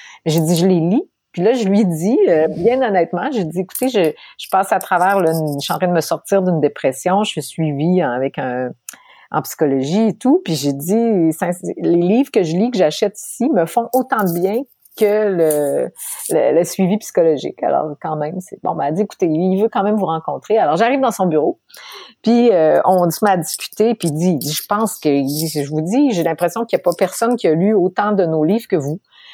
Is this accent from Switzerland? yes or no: no; Quebec, Canada; accent: Quebec French; T'imagines, moi, mon accent québécois, c'était compliqué au début, là.